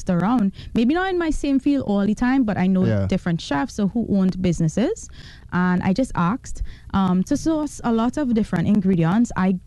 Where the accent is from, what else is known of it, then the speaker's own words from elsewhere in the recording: Trinidad & Tobago; because as a Trinidadian, like, that's what you knew growing up.